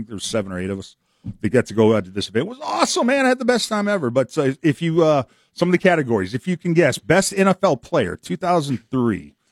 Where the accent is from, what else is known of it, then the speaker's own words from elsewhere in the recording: Carlsbad, California, United States; Yeah, I was from Carlsbad, just a couple hours south of there.